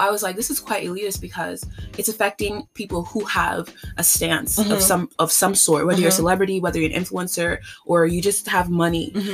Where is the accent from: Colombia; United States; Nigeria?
Nigeria; We're Nigerian for a reason.